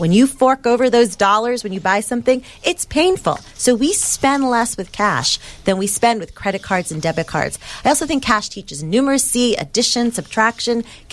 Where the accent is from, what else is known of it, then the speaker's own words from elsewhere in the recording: Queens, New York, United States; I grew up in Queens, very middle-class family.